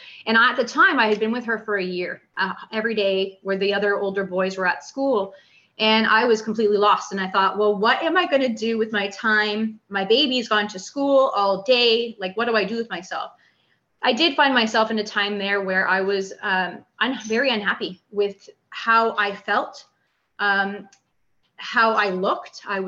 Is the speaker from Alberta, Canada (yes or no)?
no; Cambridge, Ontario, Canada; now in Woodstock, Canada; I'm born and raised in Cambridge, Ontario, and didn't move to my current location in Woodstock, Ontario until November of 2018.